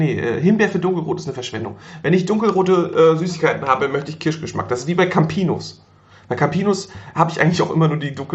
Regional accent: Northern Germany, Germany; bei uns im Norden gab es immer so Waldmeisterbonbons.

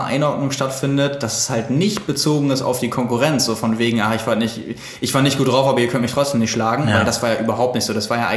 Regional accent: Lübeck, Schleswig-Holstein, Germany; Ich komme aus Lübeck. Wir sitzen ja hier in Hamburg.

